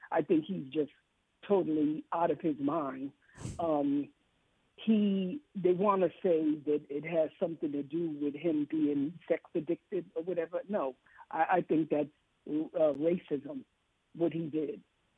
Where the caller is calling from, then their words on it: North Carolina, United States; I'm listening from North Carolina.